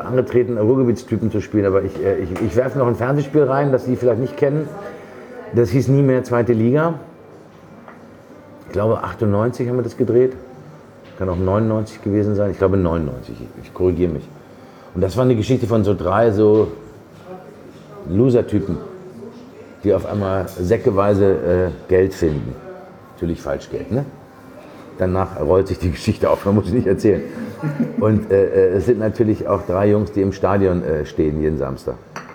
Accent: Dortmund, North Rhine-Westphalia, Germany; für die kommst du aus Norddeutschland, wenn du sagst, ich komme aus Dortmund.

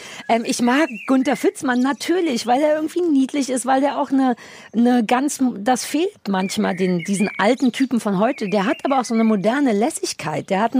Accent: East Berlin, Berlin, Germany; Denn aber, ich bin ja in Ost-Berlin groß geworden.

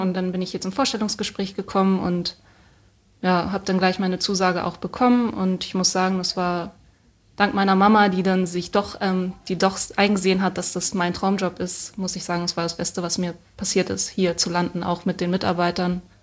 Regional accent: Schleswig-Holstein, Germany; Und ich komme aus Schleswig-Holstein und Schleswig-Holstein hat gar kein Landgestüt mehr, schon seit vielen Jahren.

